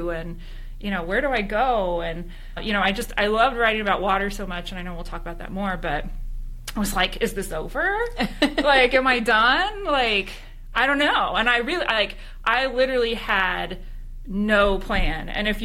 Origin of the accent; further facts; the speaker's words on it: Indiana, United States; I'm originally from Indiana, so went back to Indiana